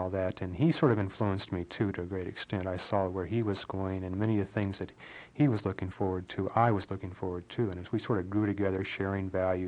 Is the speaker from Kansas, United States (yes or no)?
yes; Fort Riley, Kansas, United States; born there; I was born and raised in the Lutheran Church Missouri Synod. I was born in Fort Riley and baptized there, and I was confirmed.